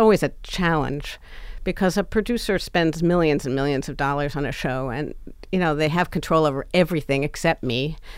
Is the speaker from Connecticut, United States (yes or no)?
no; New York City, New York, United States; I grew up in New York City. I went to shows all the time with my family.